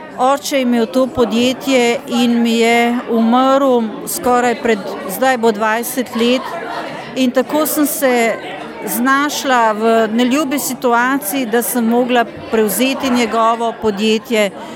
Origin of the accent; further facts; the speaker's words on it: Ljubljana, Central Slovenia, Slovenia; born there; now in Notranjska, Slovenia; Rojena sem v Ljubljani, sedaj pa živim na Notranjskem že 18 let.